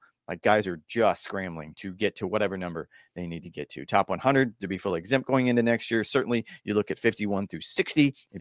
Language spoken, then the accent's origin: English; Florida, United States; I have to admit, and I grew up in the South. I was born and raised in Florida.